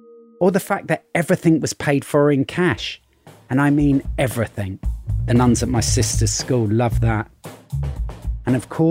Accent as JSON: {"language": "English", "region": "South East England", "country": "United Kingdom", "tie": "born or raised there", "said": "So my accent may sound like I'm from the rough side of London. But I was actually raised in the leafy suburbs of Surrey, favoured county of wealthy commuters."}